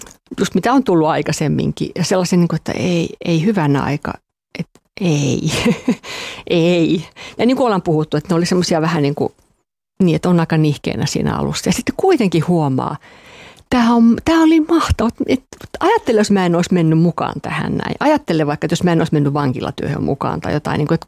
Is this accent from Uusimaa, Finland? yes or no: no; Ostrobothnia, Finland; mä oon vähän sellainen pohjalainen kato, tai siis kun mä oon Pohjanmaalta